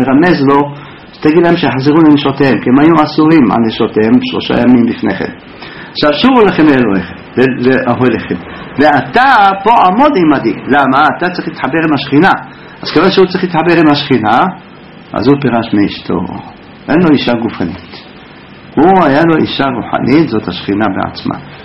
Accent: Jerusalem District, Israel; כאן בפינה של יוסף ומתתיהו עם דוד ילין, זה עוד רחל. אני שם גדלתי מגיל אפס. מגיל חמש הייתי הולך מרחוב יונה עד שמה כל בוקר לתפילה

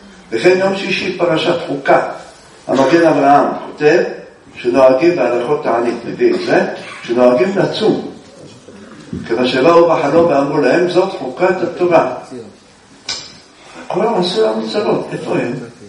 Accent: Jerusalem, Jerusalem District, Israel; אני ירושלמי ואני לא כך, לא עובר שם

